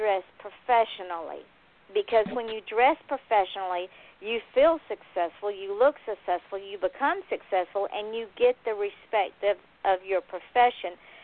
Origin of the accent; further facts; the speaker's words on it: Deep South, United States; I was raised in the Deep South, and I was raised old school.